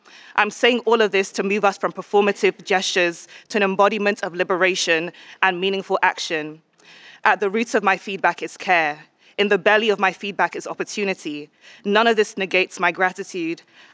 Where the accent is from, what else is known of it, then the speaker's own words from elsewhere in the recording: United Kingdom; also born or lived in Nigeria; now in United States; I grew up in Britain, which in summary means my people were forced to migrate from formerly colonized land into the colonizers' hands.